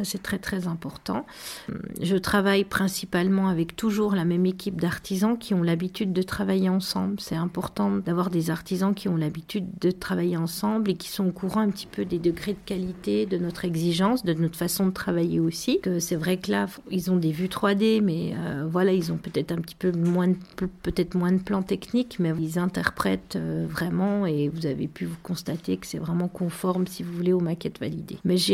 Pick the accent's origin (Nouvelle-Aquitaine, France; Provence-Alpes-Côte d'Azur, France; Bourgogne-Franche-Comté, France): Bourgogne-Franche-Comté, France; je suis revenue, donc on est quand même fidèles, et puis voilà, Médine Jura, c'est le Jura, donc je suis jurassienne. Nous sommes à Lons